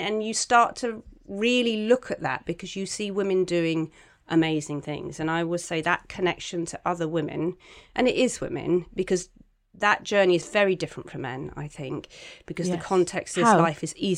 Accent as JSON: {"language": "English", "region": "South West England", "country": "United Kingdom", "said": "because I'm from Cornwall, I go back a lot"}